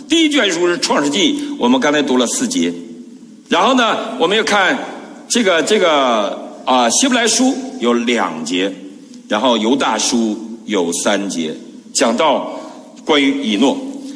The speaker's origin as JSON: {"language": "Chinese", "region": "Guangdong", "country": "China", "said": "尤其我们广东人，有句话说广东人没有不敢吃的"}